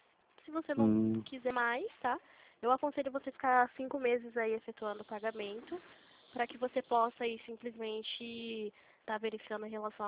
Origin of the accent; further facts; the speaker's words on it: Limeira, São Paulo, Brazil; eu falo aqui do interior de São Paulo, porque eu sou de Limeira.